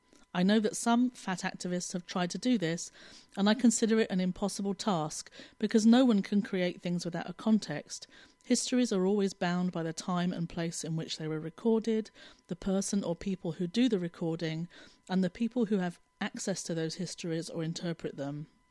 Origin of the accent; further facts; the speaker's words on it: United Kingdom; I live in London in the UK and I'm British, though don't feel much attachment to that nationality. I'm queer, from a working class background, white, middle aged